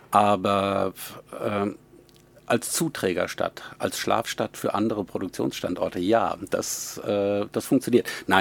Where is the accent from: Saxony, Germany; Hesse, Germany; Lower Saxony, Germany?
Hesse, Germany; Oberursel; now in Wiesbaden, Germany; gekommen nach Georgenborn. Meine Eltern sind hier hingezogen. Der Vater war hier tätig und wir mussten mitkommen. Aber geboren, aufgewachsen bin ich in Oberursel. Das ist nicht allzu weit weg, aber doch nicht Wiesbaden.